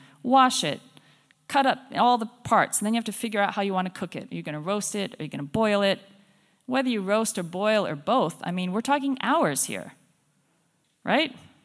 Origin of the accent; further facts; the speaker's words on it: Mbili, Western Bahr el Ghazal, South Sudan; So when I went back many years ago to Mapel, South Sudan, that's where I grew up. Well, not in Mapel, I grew up in Mbili, but Mapel is nearby.